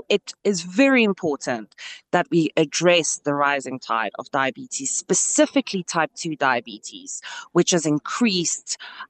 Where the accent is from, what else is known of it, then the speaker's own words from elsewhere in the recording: South Africa; So it's really crucial as a South African that you go and test yourself, and it's actually fairly simple.